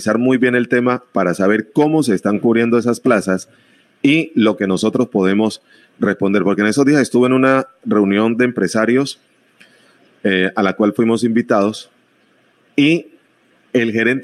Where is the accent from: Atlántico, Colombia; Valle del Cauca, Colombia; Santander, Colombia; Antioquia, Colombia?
Valle del Cauca, Colombia; Buenaventura; porque somos de Buenaventura, no podemos trabajar en otro lado.